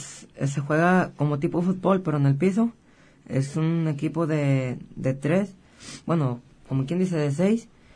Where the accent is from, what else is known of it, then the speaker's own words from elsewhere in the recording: El Grullo, Jalisco, Mexico; Soy del Grullo.